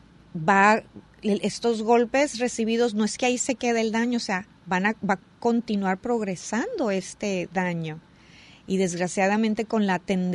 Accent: Tijuana, Baja California, Mexico; Yo soy de Tijuana

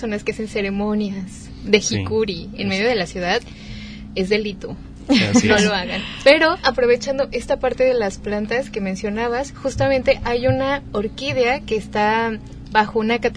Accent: Toluca, State of Mexico, Mexico; now in Bahía de Banderas, Mexico; esto es muy típico allá en mi pueblo, en Toluca.

